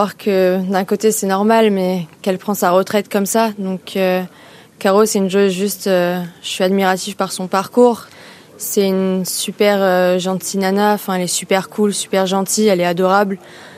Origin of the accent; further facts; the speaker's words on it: Lyon, Auvergne-Rhône-Alpes, France; je suis lyonnaise